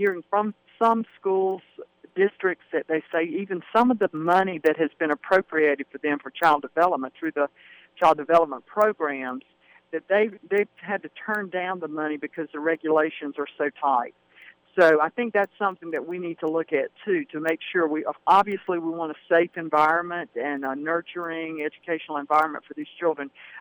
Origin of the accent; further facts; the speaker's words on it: Saluda, South Carolina, United States; I grew up in Saluda, went to Lander right there, so I'm very familiar with all the folks here in the Greenwood area